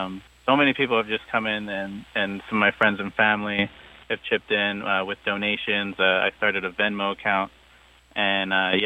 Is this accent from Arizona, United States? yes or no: yes; Arizona, United States; I grew up in southern Arizona, deep Basque Yaqui traditions and cultures. So I've always felt connected, and I am Native American.